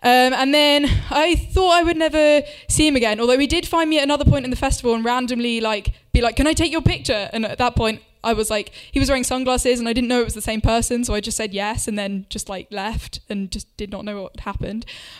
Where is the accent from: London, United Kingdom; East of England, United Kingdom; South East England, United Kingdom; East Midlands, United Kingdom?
South East England, United Kingdom; Winchester; born or raised there